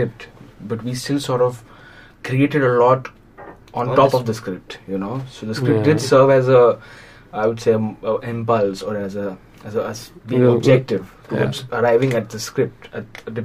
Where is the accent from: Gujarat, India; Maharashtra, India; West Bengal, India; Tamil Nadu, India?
Gujarat, India; Vadodara; and where I grew up in Baroda